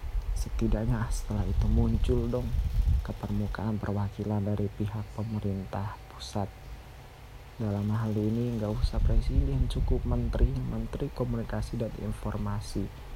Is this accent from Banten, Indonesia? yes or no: yes; Tangerang, Banten, Indonesia; Jadi gue merasa lebih Jakarta daripada orang Jakarta. Gue merasa lebih Jakarta ya, bukan orang Tangerang, seperti itu. Jadi apa yang gue alami dari sekolah SD sampai SMA dan kuliah ya selalu di teritori Jakarta